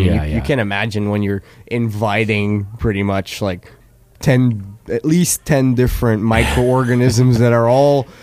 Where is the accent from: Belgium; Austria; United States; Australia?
Belgium; Flanders; We're from the Lambic region in Belgium.